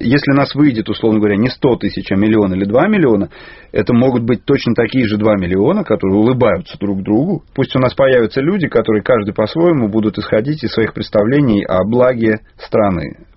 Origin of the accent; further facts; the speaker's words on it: Saint Petersburg, Russia; Просто я же из Питера, поэтому для меня Достоевский – это практически народный персонаж.